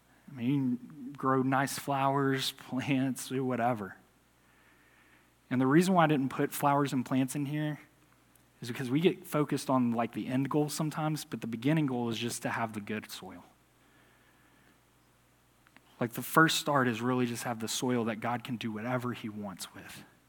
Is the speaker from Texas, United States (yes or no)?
yes; Harmony, Texas, United States; but I'm a redneck from Harmony, Texas, okay?